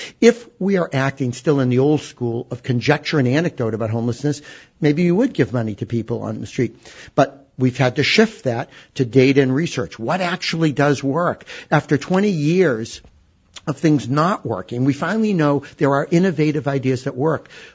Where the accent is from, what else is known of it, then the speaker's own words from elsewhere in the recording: Boston, Massachusetts, United States; I'm a Bostonian, so I have a certain prejudice against New York anyway